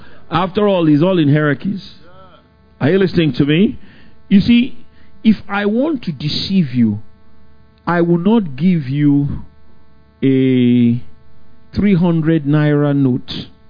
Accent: England, United Kingdom; thank God I came from England

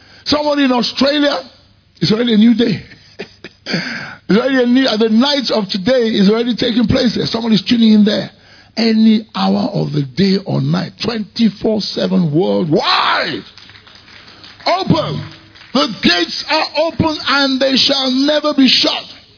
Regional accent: Nigeria; Because I'm Nigerian. Jail is for punishment. It's not for rehabilitation.

